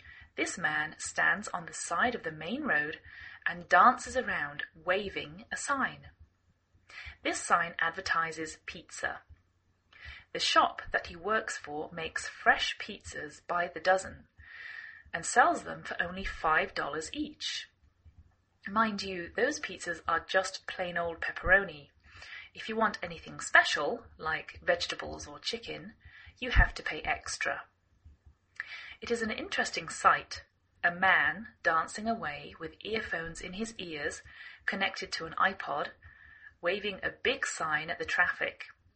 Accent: England, United Kingdom; now in United States

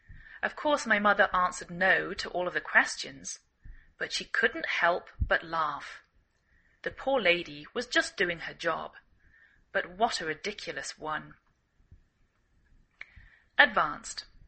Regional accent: England, United Kingdom; now in United States

